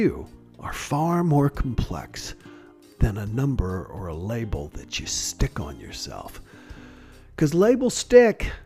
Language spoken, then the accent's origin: English; the South, United States; When I was a boy growing up in the South, people were always labeled by their race.